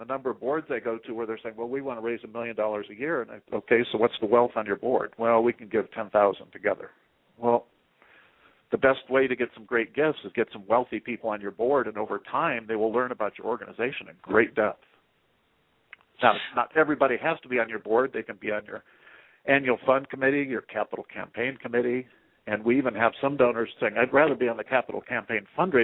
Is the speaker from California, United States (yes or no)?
no; Oregon, United States; Well, part of it is, you know, I come from Oregon